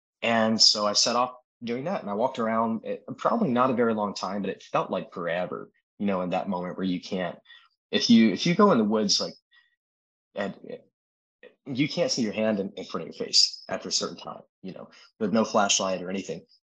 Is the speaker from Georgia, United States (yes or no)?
yes; Sparta, Georgia, United States; I'm from South Georgia, a tiny town called Sparta. And why I don't have an accent, I have no idea.